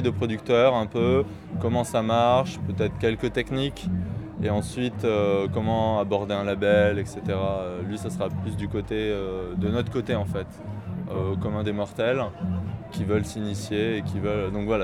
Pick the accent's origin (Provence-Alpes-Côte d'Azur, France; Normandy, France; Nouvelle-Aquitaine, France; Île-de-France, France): Nouvelle-Aquitaine, France; Bordeaux; Et nous sommes de Bordeaux, donc on a fait un melting pot de tout ça